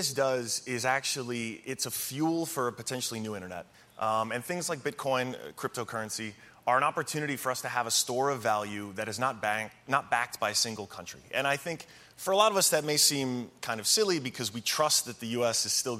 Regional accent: Brooklyn, New York, United States; But I'm from Brooklyn. I see rats all the time.

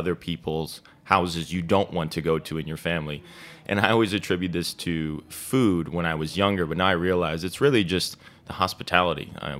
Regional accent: New Jersey, United States; I come from a big Italian family. My father was born there. I grew up in New Jersey, in southern New Jersey, outside of Philadelphia

